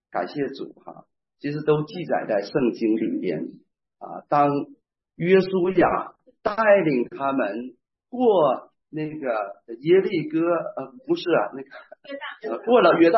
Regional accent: Shenyang, Liaoning, China; 甜嘴麻舌的，这是东是我们沈阳话

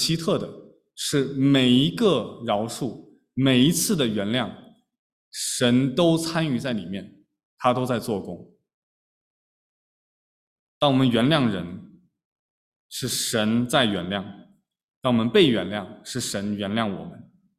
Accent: China; 我们中国人都很讲面子

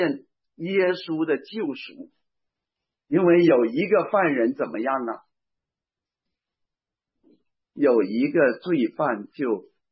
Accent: China; 我们从大陆来的，特别我那个年代，可能大家会有这个印象啊

